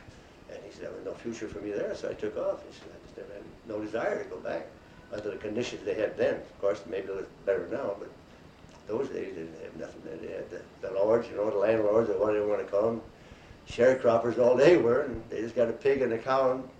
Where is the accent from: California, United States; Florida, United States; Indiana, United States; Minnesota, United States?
Indiana, United States; South Bend; I grew up in City South Bend, right here. I was born on Cherry Street over there. I'm raised on Chestnut over here.